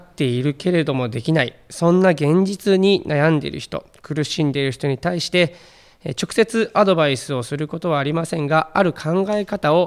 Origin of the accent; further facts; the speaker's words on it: Fujieda, Shizuoka, Japan; 私はサッカーの町藤枝市の出身で